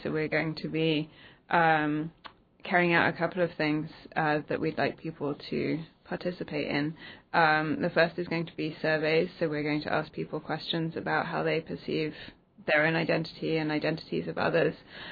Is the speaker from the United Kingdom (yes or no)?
yes; England, United Kingdom; also born or lived in United States; now in Denmark; I'm actually English originally. As you said, we met in grad school in the US. I was also living in Arizona for the past 3 years, and I just moved back to Europe, to Denmark.